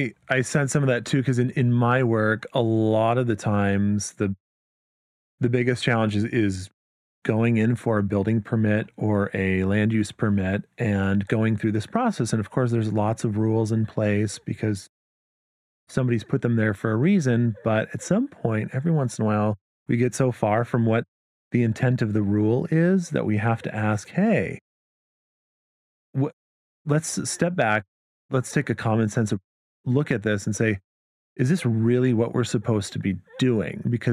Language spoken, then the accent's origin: English; Oakdale, Minnesota, United States; So I grew up in Oakdale. As we mentioned, this is the town where Derek Chauvin lived until about 2 years ago. But yeah, very run-of-the-mill, mostly white suburb of St. Paul, Minnesota.